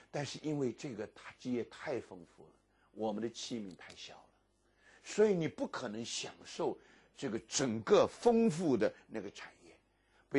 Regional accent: Fujian, China; 我这个我小的时候在福建长大的

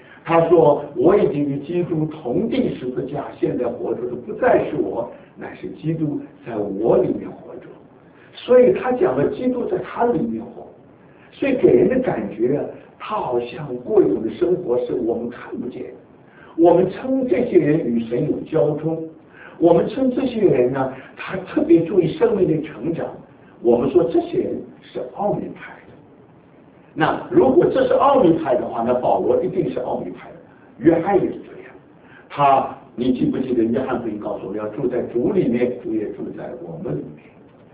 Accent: Taiwan; now in United States; 那我们从台湾来的人

